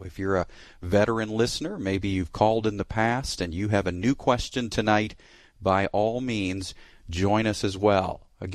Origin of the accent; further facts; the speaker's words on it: Texas, United States; I'm in Texas. And I'm from Texas, and by nature, I guess you could say, now I'm a Texan.